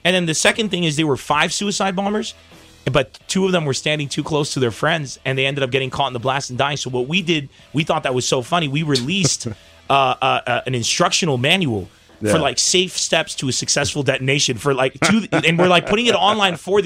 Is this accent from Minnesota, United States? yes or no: no; San Diego, California, United States; moved away; I come from San Diego. You know, you leave your friends, you go there